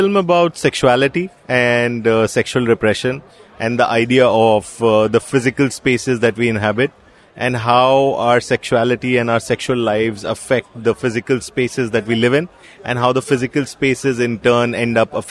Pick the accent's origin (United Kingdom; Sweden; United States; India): India; some of the things that I had felt as an adolescent, as a young man growing up in India.